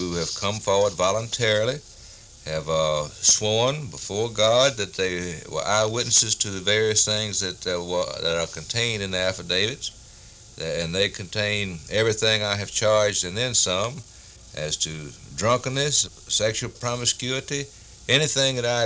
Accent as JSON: {"language": "English", "town": "Montgomery", "region": "Alabama", "country": "United States", "tie": "born or raised there", "said": "my hometown is Montgomery, and it was my people and my family and others that were being subjected to this sort of hooliganism."}